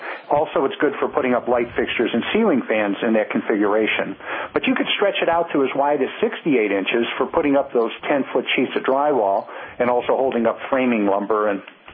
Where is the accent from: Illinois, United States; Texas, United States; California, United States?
Illinois, United States; Chicago; Now, I'm from Illinois originally, and that's in Chicago.